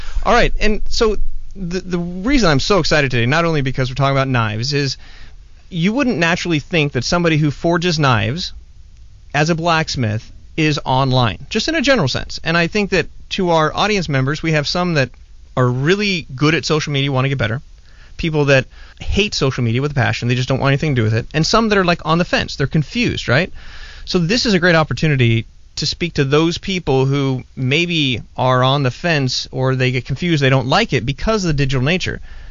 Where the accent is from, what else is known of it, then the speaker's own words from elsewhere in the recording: California, United States; And I grew up here in Orange County, but every summer we would go to Catalina.